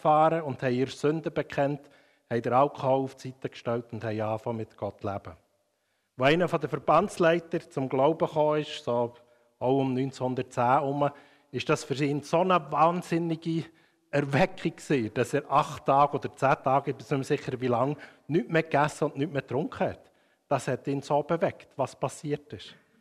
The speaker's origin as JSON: {"language": "German", "region": "Bern", "country": "Switzerland", "said": "aus dem Emmental 1910, das ist so das Gebiet, also nicht, dass ich so alt bin, aber das Gebiet, wo ich herkomme."}